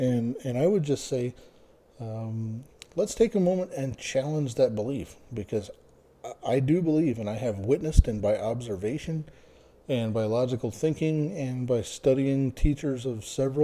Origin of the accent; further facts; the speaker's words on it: East Coast, United States; Now, I grew up on the East Coast where we caught crabs and we would boil crabs and eat them.